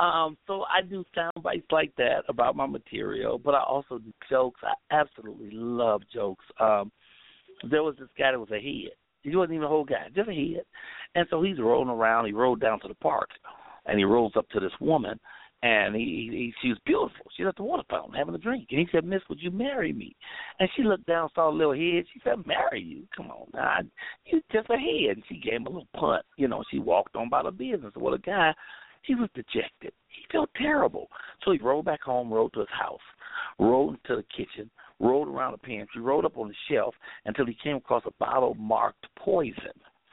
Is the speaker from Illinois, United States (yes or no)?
yes; Chicago, Illinois, United States; Y'all know I'm from Chicago, Southside, Robert Telehome, 4352 South State, apartment 909